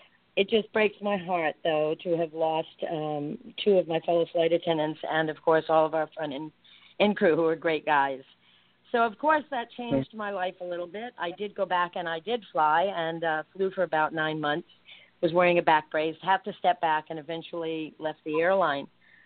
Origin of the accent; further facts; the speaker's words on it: Rhode Island, United States; because I'm from Rhode Island, I was working in Boston at the time